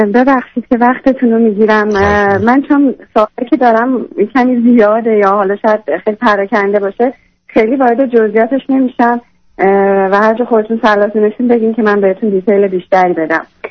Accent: Iran; moved away as an adult; now in Canada; من کلاً 4 سال از ایران اومدم بیرون، ولی 3 سال قبل یه کشور دیگه بودم، اونجا ادامه تحصیل میدادم.

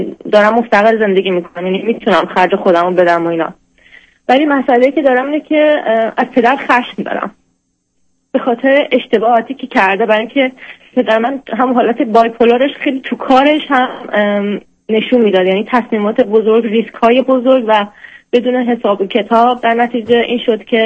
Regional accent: Iran; moved away as an adult; now in Europe; من 28 سالمه و توی اروپا زندگی میکنم. الان 5 ساله که از ایران اومدم بیرون که تحصیل کنم.

